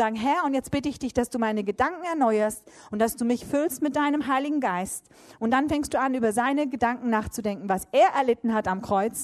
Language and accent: German; Hamburg, Germany; born or raised there